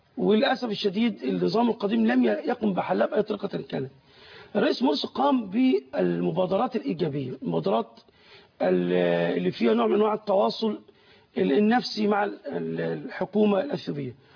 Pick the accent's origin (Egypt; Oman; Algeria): Egypt; احنا كمصريين بنفتح حنفية بنشرب،